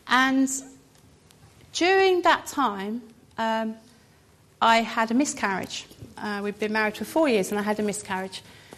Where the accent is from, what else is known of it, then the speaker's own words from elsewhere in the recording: Guildford, South East England, United Kingdom; It was interesting because I came from Guildford.